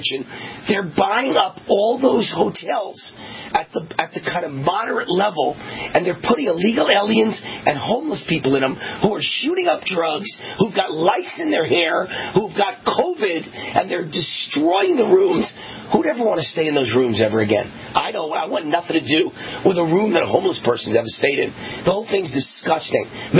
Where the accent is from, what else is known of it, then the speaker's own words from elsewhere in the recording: New York, United States; and I'm from New York too, by the way